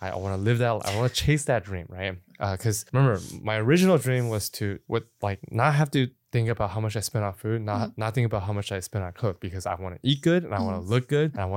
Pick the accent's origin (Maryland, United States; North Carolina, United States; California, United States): California, United States; Arcadia; I grew up in Arcadia.